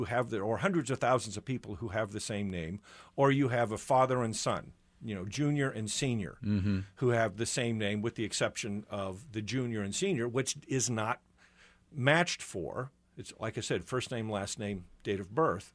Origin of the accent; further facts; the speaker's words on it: Texas, United States; also born or lived in Massachusetts / Missouri; I grew up in Texas. I went to college in Massachusetts. I moved to Missouri after I finished college.